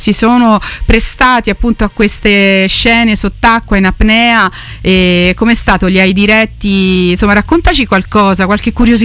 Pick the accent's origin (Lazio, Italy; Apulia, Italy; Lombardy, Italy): Lazio, Italy; Rome; per me che sono romana, non avevo mai visto la Sicilia